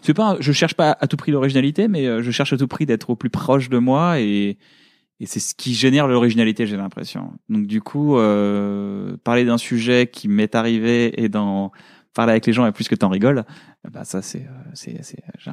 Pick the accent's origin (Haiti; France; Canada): France; Paris, Île-de-France; Maintenant je suis parisien